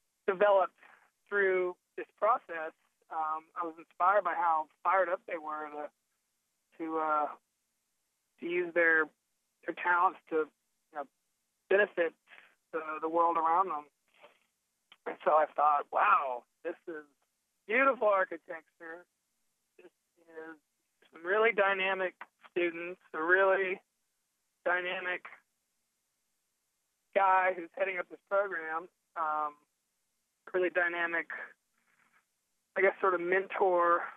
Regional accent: Houston, Texas, United States; and I grew up in Houston. I didn't grow up in Mississippi

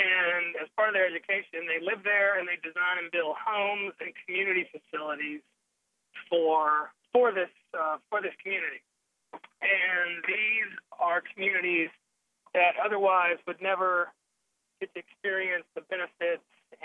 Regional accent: Houston, Texas, United States; and I grew up in Houston. I didn't grow up in Mississippi

